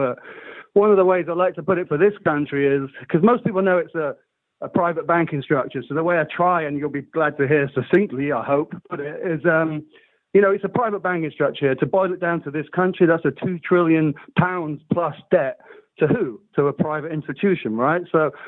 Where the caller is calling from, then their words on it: Brighton, South East England, United Kingdom; I'm calling from Brighton, mate.